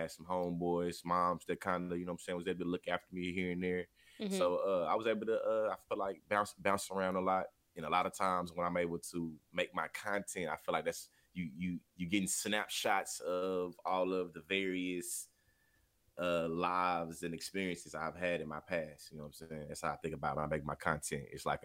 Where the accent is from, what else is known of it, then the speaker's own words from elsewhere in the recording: Bryan, Texas, United States; Yeah, I was born and raised in Bryan, Texas. About an hour and a half from Houston, Texas. Bryan College Station is probably what some of know it more as for me as the town that's right next to Texas A&M.